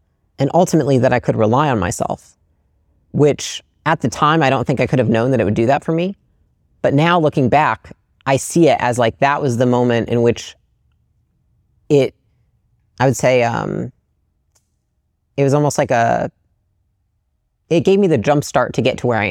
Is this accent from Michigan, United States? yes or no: yes; Portage, Michigan, United States; So I grew up in Portage, Michigan, which is like a small Midwestern town.